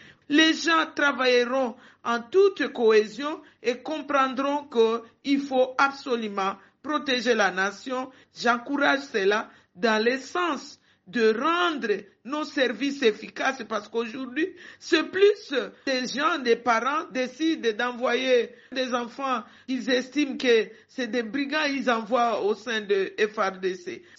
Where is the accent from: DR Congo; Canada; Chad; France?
DR Congo; Je suis de la RDC